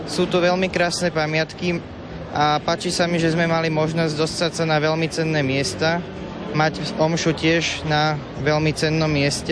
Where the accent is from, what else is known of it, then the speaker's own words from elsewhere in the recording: Trenčín, Trenčín Region, Slovakia; som z Trenčína, z farnosti Trenčínu, tak ako Rišo.